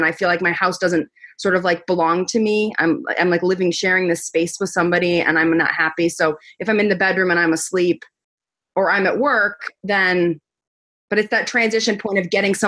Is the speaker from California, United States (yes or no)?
no; New York, United States; I'm from New York, so it's cold outside and I just like do not want to hustle.